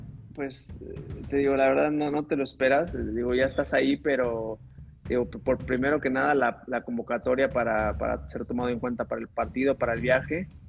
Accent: Mexico City, Mexico; yo soy de la Ciudad de México, de CDMX, cerca del aeropuerto, ahí en la colonia Aquiles Ordán. Ahí crecí yo, ahí nací.

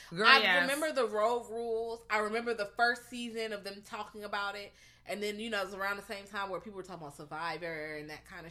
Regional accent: Richmond, Virginia, United States; Even in Virginia. I'm from Richmond.

